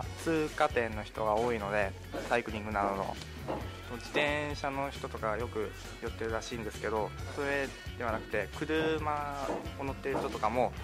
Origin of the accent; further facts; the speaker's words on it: Fukuoka, Japan; 福岡県です。